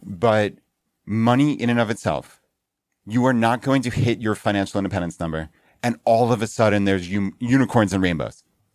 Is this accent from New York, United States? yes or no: yes; Long Island, New York, United States; So yeah, I'm from Long Island, so it's great that they could make it out here.